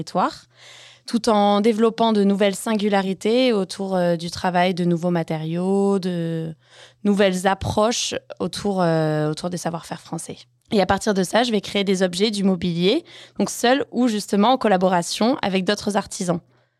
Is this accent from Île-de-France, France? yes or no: no; Provence-Alpes-Côte d'Azur, France; ça a commencé autour de la Camargue, donc ma région d'origine